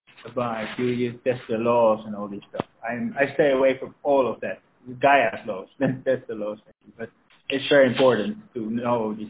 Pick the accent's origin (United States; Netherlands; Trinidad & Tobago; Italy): Netherlands; I'm from Holland.